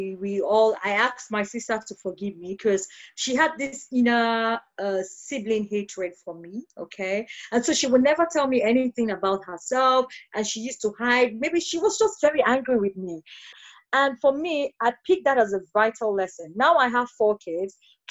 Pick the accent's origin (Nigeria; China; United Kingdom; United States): Nigeria; also born or lived in Asia; now in Paris, France; I am a business growth and a digital marketing strategist. I'm a Nigerian, but I'm based in Paris. But before I came to Paris, I lived in Asia for 10 years.